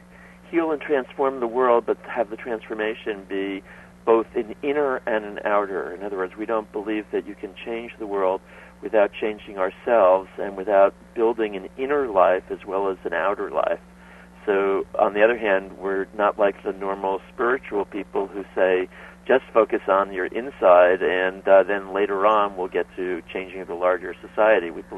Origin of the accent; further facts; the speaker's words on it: Newark, New Jersey, United States; Oh, well, I grew up in Newark, New Jersey.